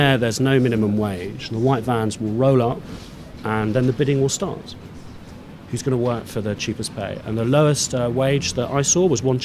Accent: London, United Kingdom; born there; I was born in London, but I no longer recognise this city.

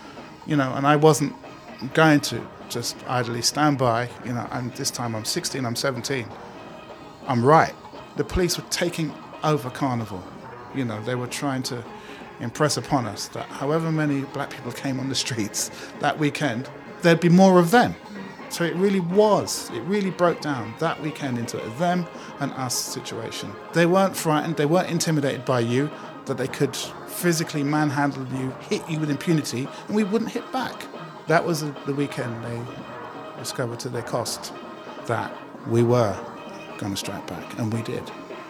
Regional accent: London, United Kingdom; we're all from West London

